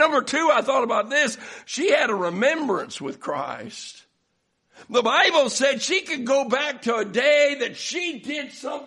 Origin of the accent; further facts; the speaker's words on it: Waldoboro, Maine, United States; born there; I was born in the Waldenboro Hospital on October the 17th, 1964.